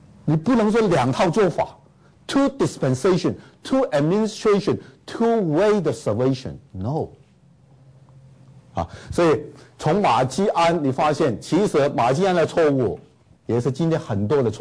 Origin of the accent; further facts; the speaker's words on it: China; 所以我们中国人也是很聪明的，有神仙理论的。